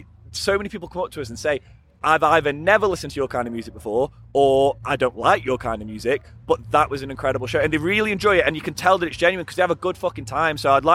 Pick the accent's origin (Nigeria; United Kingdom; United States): United Kingdom; Stoke-on-Trent, West Midlands; we're a band that puts proud forth that we're from Stoke, and that we're a Stoke band.